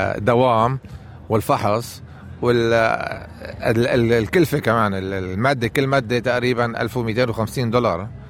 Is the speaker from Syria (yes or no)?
yes; Syria; moved away; صلي هون من أول 96 تقريبا. أنا جيت من سوريا، من الجمهورية العربية السورية، من أول 96، وعام 2010 أخذت الإقامة الدائمة، وعام 2014 أخذت الجنسية،